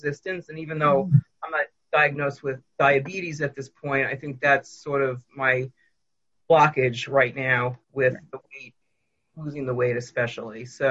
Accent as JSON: {"language": "English", "region": "New Jersey", "country": "United States", "said": "I'm from New Jersey."}